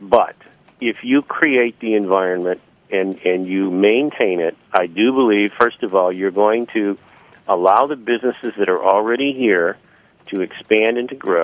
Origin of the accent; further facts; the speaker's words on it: Illinois, United States; I've been in this state for almost three decades. I'm a transplant. I'm from Illinois originally.